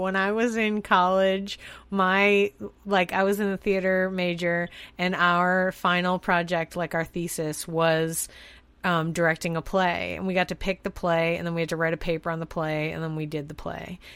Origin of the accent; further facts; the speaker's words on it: Boston, Massachusetts, United States; also born or lived in Dallas / New York; I'm not. I'm from Boston, actually.